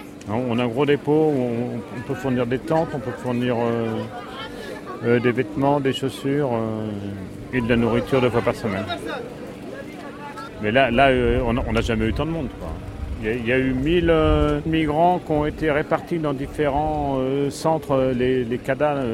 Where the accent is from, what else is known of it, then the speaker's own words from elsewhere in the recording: Brittany, France; Moi, je suis breton, ça fait 2 mois et demi que je suis là.